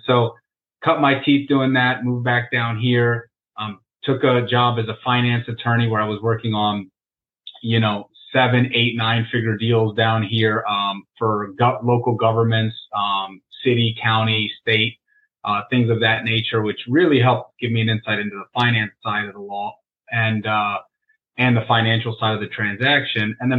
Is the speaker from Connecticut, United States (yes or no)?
no; Tampa, Florida, United States; So all that was available down here in Florida, and I'm from Tampa Bay